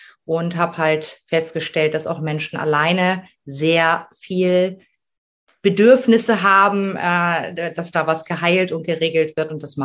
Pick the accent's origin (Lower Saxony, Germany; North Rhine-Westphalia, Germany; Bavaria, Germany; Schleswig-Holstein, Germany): Lower Saxony, Germany; Ramelsloh; Ich komme aus Ramelsloh. Das ist unter Hamburg.